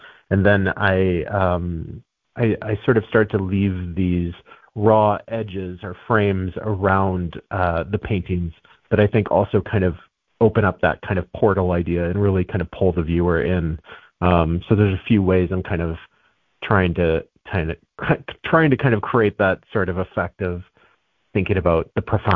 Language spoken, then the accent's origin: English; St. Louis, Missouri, United States; I grew up in St. Louis, Missouri. It's very humid in the summertime, so you have, fireflies at night.